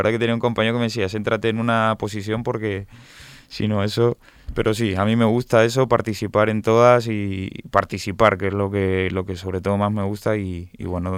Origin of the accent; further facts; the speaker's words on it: Mendoza, Argentina; born there; el de Mendoza, que es donde yo nací.